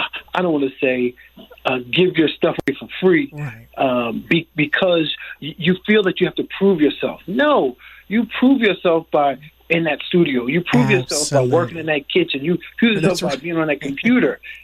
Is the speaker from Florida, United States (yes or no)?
no; New Jersey, United States; Well, you know, I'm from New Jersey.